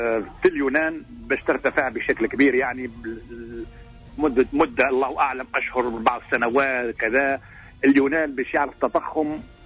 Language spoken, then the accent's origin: Arabic; Tunisia; أنا شخصيا كتونسي